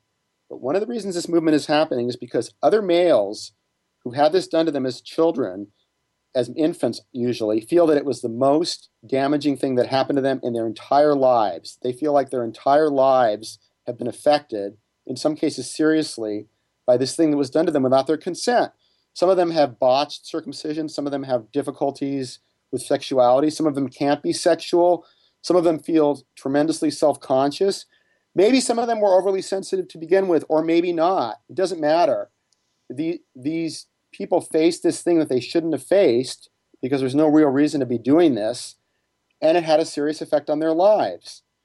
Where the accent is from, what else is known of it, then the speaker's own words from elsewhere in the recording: United States; born there; I'm an American. I was born in the U.S. A lot of males in the U.S. are circumcised.